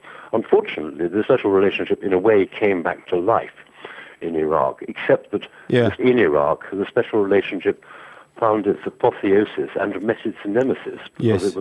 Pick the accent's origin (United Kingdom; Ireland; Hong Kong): United Kingdom; England; for me as an Englishman